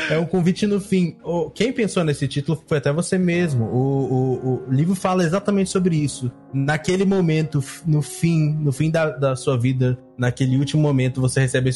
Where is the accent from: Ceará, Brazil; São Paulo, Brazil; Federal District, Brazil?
Federal District, Brazil; Brasília; Aqui eu sou de Brasília, então eu moro no Centro-Oeste.